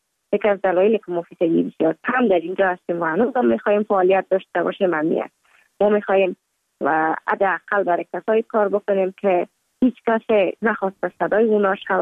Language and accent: Persian; Kabul, Afghanistan; also born or lived in Mazar-i-Sharif; بعد از تولد ما تا 5 سالگی ما در مزار بودیم، بعد ناقل کابل شدیم چون بر اساس کاربار که پدر جانم داشت ما در کابل زندگی نکردیم و ما مکتب در اونجا خواندم. دوره طفولیت ما در کابل سپری کردیم،